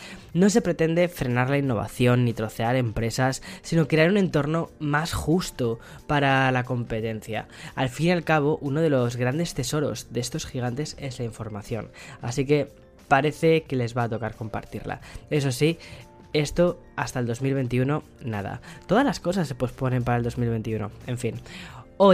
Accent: Aranjuez, Community of Madrid, Spain; pienso en mi pueblo, en Aranjuez

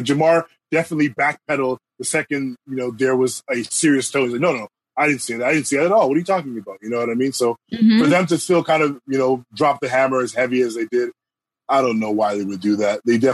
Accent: Scarborough, Ontario, Canada; I'm from Scarborough.

